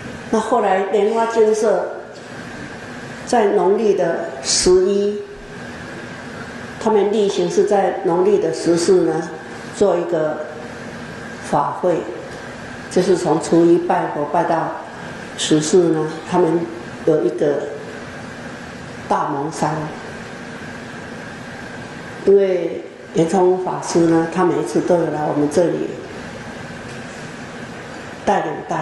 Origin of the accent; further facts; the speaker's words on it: Taiwan; 如果那个事情发生在我们台湾人口那么密集、地又这么小的地方，真的是不敢想象